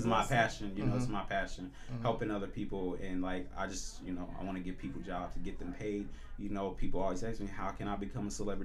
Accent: Indiana, United States; moved away as an adult; because I came from Indiana and I said, you know what? I was 19 and I left a tennis scholarship of $5,000 to pay a second year at Indiana Tech. And I said, I'm going to go to New York City.

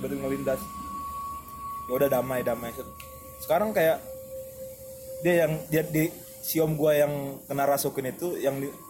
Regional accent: Medan, North Sumatra, Indonesia; Gua di kota kelahiran gua sih Medan, dari Medan.

